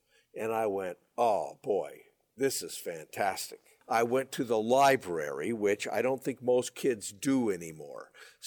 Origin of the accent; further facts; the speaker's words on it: Cedar Rapids, Iowa, United States; now in Los Angeles, United States; I grew up in Cedar Rapids, Iowa.